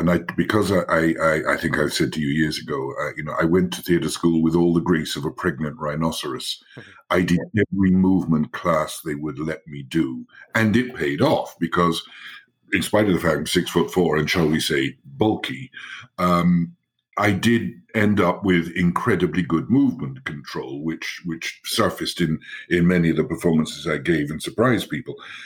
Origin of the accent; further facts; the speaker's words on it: Isle of Wight, South East England, United Kingdom; Yes, I grew up on the Isle of Wight. Mm-hmm. It wasn't where I was born, mm-hmm. but it was where I grew up.